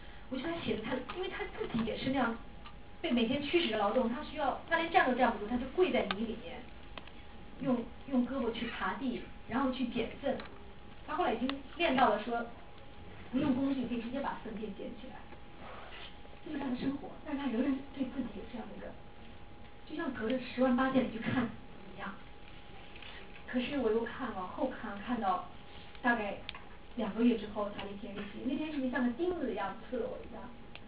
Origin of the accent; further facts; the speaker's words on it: China; 我才开始为我是一个中国人感到骄傲。